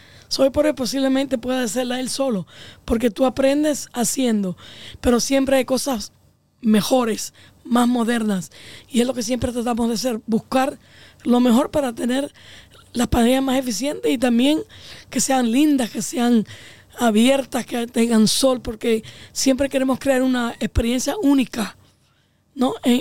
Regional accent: Cuba; moved away; cuando nosotros vinimos de Cuba era bien, miren, claro. No podíamos volver para atrás. No podíamos regresar a Cuba.

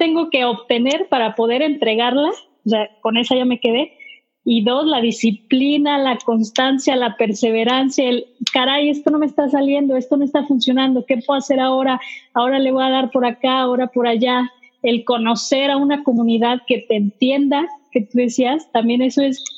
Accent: Mexico; sí somos las dos mexicanas, pero estamos en distintas ciudades

